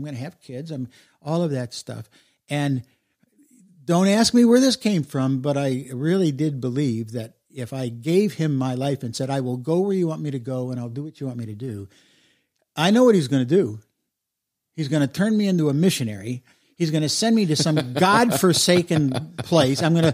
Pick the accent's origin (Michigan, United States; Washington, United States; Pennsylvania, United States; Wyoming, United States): Michigan, United States; Birmingham; also born or lived in Detroit; When we moved from Detroit to Birmingham, Michigan, we couldn't find one of those, so we went to an Episcopal church, but the family sort of drifted away.